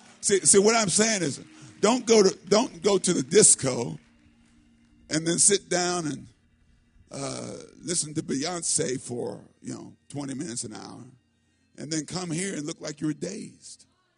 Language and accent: English; Maryland, United States; also born or lived in Virginia / North Carolina; I was born in Virginia, raised in Maryland, went to college in North Carolina, and then went to graduate school here.